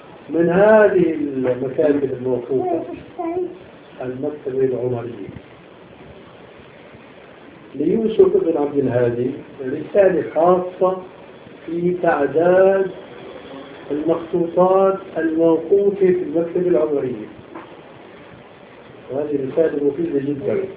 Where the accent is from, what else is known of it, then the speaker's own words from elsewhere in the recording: Damascus, Damascus Governorate, Syria; كان هناك مكاتب وقفية عديدة العدد مختلفة الأماكن في دمشق